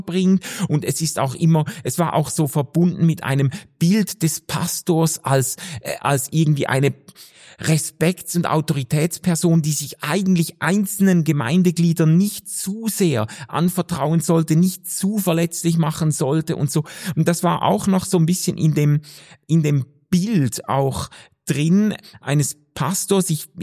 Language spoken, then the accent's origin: German; Schaffhausen, Switzerland; also born or lived in Germany; now in Basel, Switzerland; ich hatte in Schaffhausen, wo ich aufgewachsen bin, viele langjährige Freunde aus verschiedenen, aus Schule und Gemeinde und so, die habe ich alle zurückgelassen, dann nach Deutschland, dann nach Basel